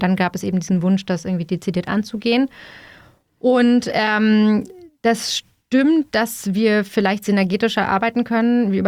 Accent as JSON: {"language": "German", "region": "Berlin", "country": "Germany", "tie": "born or raised there", "said": "und ich bin Berlinerin, ne? Schon immer"}